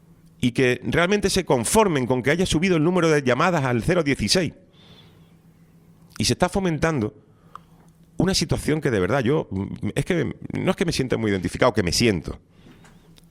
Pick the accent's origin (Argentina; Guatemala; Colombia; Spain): Spain; pero nosotros como españoles votaremos probablemente a principios del año que viene.